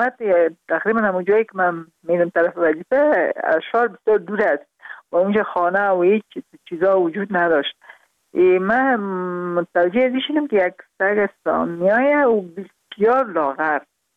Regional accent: Parwan, Afghanistan; also born or lived in Kabul; در خود شهر کابل به دنیا آمدیم، من از پروان هستم.

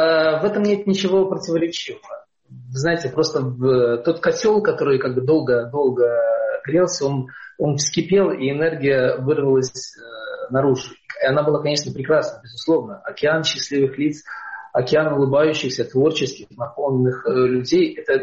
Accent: Belarus; мы сами белорусы.

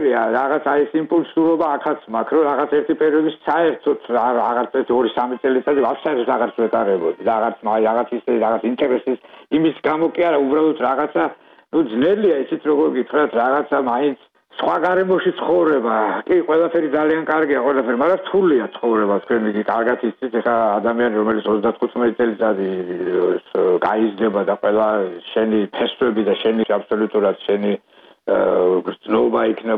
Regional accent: Tsinandali, Kakheti, Georgia; მე ბავშვობა წელი კახეთში მაგ გატარებული და და ჩემი იყო წინანდლი და და წელი ჩემი ბავშვობა წინანდალში მაგ გატარებული და ხა ბაბუა ჩემი პაპა ჩემი უბრალოდ კახურად რომ თქვათ

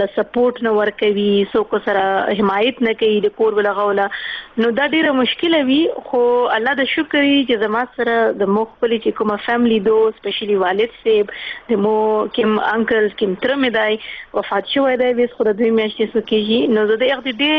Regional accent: Khyber Pakhtunkhwa, Pakistan; زه یوه قبایلي یم، زه د ساؤت وزیرستان یم، مسوده یم

